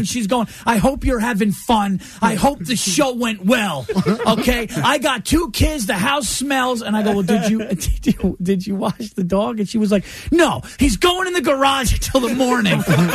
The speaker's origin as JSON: {"language": "English", "region": "New York", "country": "United States", "tie": "born or raised there", "also_born_or_lived": "Queens / Manhattan", "said": "So I'm from Westchester County."}